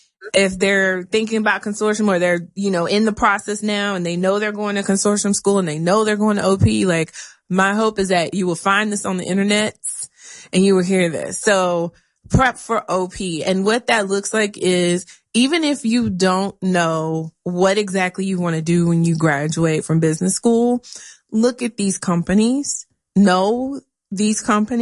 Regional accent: Texas, United States; I'm from Texas, so that made it a lot easier.

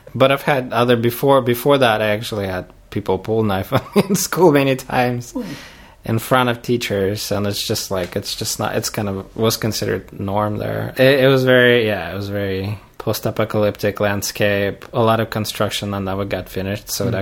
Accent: Vladivostok, Primorsky Krai, Russia; So I grew up in Vladivostok

